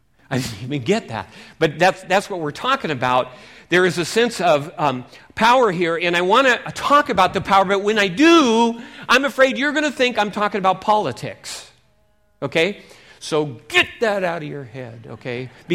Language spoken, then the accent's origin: English; Seattle, Washington, United States; Yes, I have my own latte machine. I'm from Seattle.